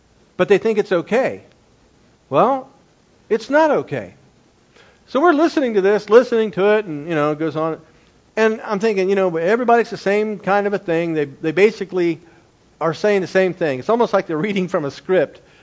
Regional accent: Cincinnati, Ohio, United States; from Cincinnati at the Summa Church. And you know, I got saved when I was 12 years old, was raised in a very rough environment

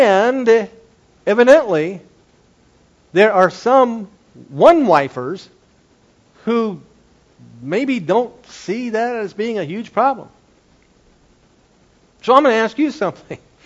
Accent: Cincinnati, Ohio, United States; from Cincinnati at the Summa Church. And you know, I got saved when I was 12 years old, was raised in a very rough environment

